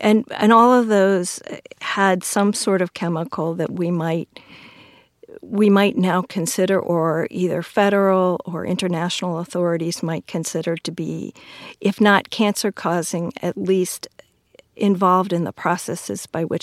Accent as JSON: {"language": "English", "town": "Waukegan", "region": "Illinois", "country": "United States", "tie": "born or raised there", "said": "the area where I was born and raised. I was raised in Waukegan, Illinois. There were three Superfund sites in my hometown."}